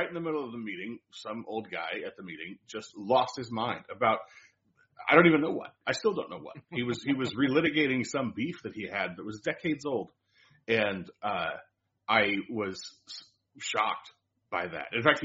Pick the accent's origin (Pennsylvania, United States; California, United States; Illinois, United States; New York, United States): California, United States; Riverside; I grew up in Riverside, which is in Southern California, east of Los Angeles through the mountains towards the desert.